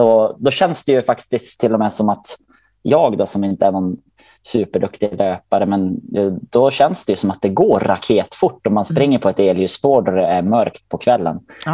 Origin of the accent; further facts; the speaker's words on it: Rossön, Jämtland County, Sweden; Ja, men som sagt, jag kom ju från Rossön.